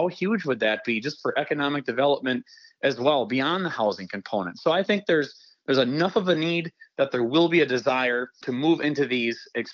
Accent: Rice Lake, Wisconsin, United States; Gosh, you know, I was born and raised in the Rice Lake area, but Rice Lake's not unique.

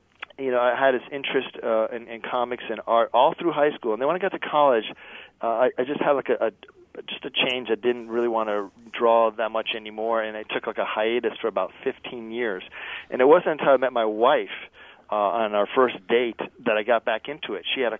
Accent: New England, United States; I grew up in New England and pretty close to the coast, and I just remember going to the beach and just looking out and seeing how just vast it was

